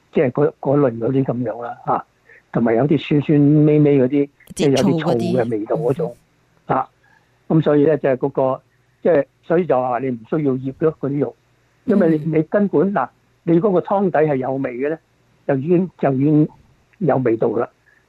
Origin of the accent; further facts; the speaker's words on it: China; 我們中國人呢就很喜歡吃那些辣的那些是吧